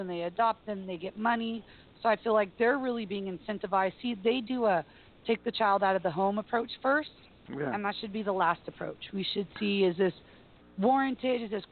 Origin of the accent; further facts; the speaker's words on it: Hawaii, United States; I grew up in Hawaii, so I learned Japanese, I learned Hawaiian, we did sign language.